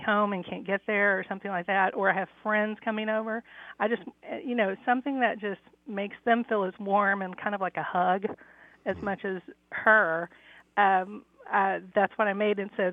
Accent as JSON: {"language": "English", "town": "Fort Worth", "region": "Texas", "country": "United States", "moved": "yes", "said": "I moved away from Fort Worth, Texas in 1993. And when I would come home for visits, we would either go out for Tex-Mex to my favorite place in the Stockyards"}